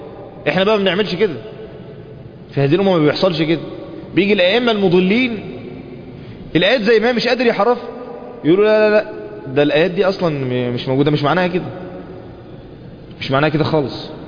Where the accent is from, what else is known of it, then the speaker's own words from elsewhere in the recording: Egypt; بلادنا مصر